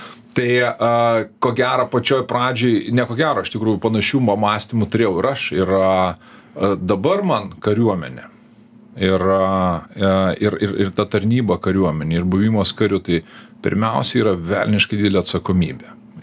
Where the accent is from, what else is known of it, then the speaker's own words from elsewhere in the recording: Radviliškis, Šiauliai County, Lithuania; born there; O gimiau aš, tai esu gimęs 77 metais, Liepos 18 dieną, gimiau Radviliškį